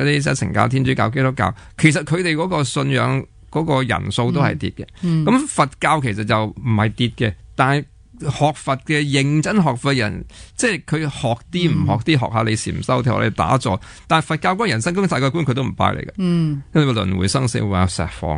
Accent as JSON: {"language": "Cantonese", "country": "Hong Kong", "tie": "born or raised there", "said": "因為我係香港人，我普通生培長，我有權批評翻香港人，因為我係香港人"}